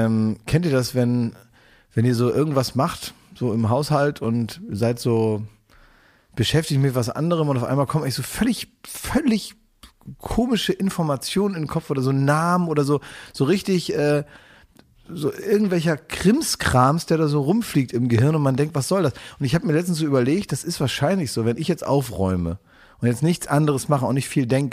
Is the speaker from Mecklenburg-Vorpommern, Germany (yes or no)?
no; Oldenburg, Lower Saxony, Germany; Ich als Oldenburger.